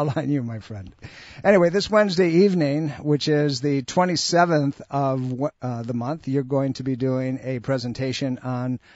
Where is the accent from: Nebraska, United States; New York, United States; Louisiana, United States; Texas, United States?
New York, United States; I grew up in Western New York State, and you know how to get around in this stuff